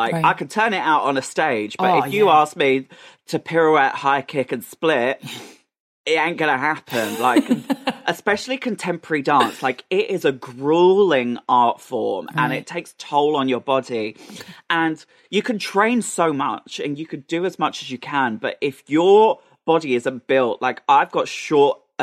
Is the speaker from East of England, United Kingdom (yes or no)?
yes; East of England, United Kingdom; as a little boy growing up in Essex, I was like, I'm no singer.